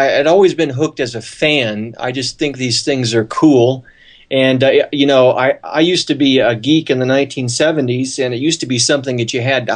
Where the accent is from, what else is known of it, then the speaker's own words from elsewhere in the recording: California, United States; now in Utah, United States; Well, I relocated from Northern California, where I was born and raised, and came out here to Utah.